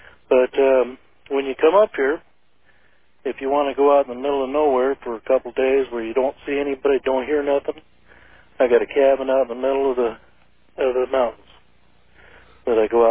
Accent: Washington, United States; Okay, and then I grew up in Washington, by the way, and we used to go hunting and fishing a lot around the hole

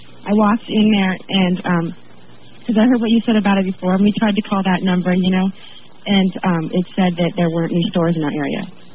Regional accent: Auburn, Washington, United States; I'm from Auburn, Washington.

